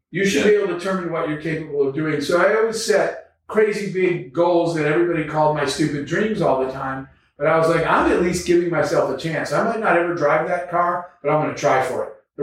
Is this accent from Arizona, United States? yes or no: yes; Arizona, United States; I've told this story before, that I grew up in the Arizona desert, kind of middle of nowhere, with a single mom who had three jobs and four kids. We were poor.